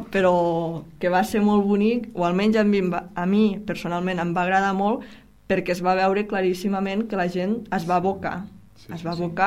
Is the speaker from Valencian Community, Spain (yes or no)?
no; Falset, Catalonia, Spain; I els dius, soc de Falset, ah, pues és que parleu com els de Lleida